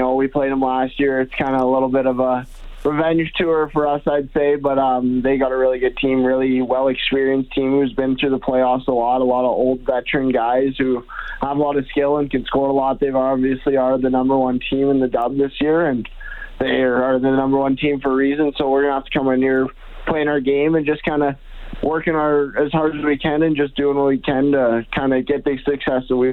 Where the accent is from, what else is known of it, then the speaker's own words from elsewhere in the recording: Shaunavon, Saskatchewan, Canada; I grew up in Shaunavon, Saskatchewan, small town. We have a pretty big farm down there, around 12,000 acres, and I grew up kind of hardworking family, very competitive.